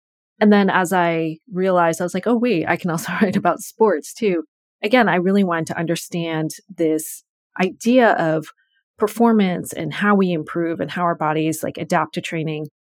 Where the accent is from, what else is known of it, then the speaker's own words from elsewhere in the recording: Connecticut, United States; So as I just mentioned, I grew up in Connecticut. My dad was a neurosurgeon.